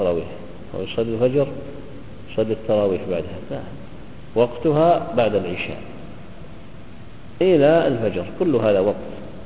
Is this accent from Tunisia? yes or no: no; Riyadh, Riyadh Province, Saudi Arabia; ثم قل هذا يعني عندنا في الرياض قل